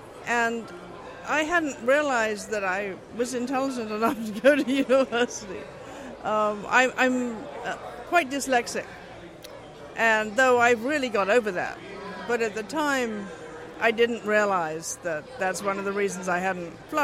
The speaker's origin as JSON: {"language": "English", "region": "Tipperary", "country": "Ireland", "tie": "born or raised there", "said": "I grew up deep in the Irish countryside in Tipperary, and I was very lucky. We grew up in front of a large lake, lots of woods, and so nature was all around me."}